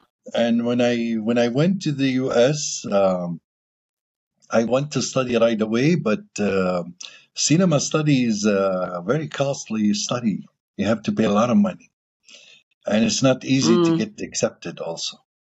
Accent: Jordan; moved away as an adult; also born or lived in Jenin, Palestine / United States; Yes, I'm from Jenin, and I was raised in Jordan. My family get kicked out, and I was raised in Jordan. And when I was 23, I went to the U.S. I was in the U.S. until I was 40. Then I moved back here.

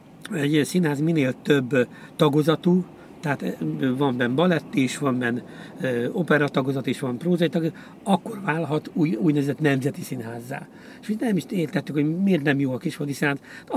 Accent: Mosonszentmiklós, Győr-Moson-Sopron, Hungary; És akkor mindig Moson-Szentmiklóson laktunk, kultúrházban nőttem fel, és azért is vagyok egyébként ilyen kultúra rajongó.

